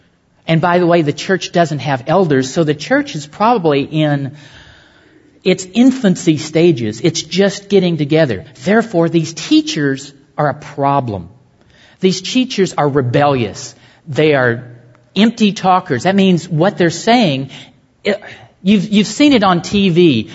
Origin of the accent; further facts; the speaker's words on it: McCamey, Texas, United States; growing up in McCamey, Texas, and taking world geography at McCamey High School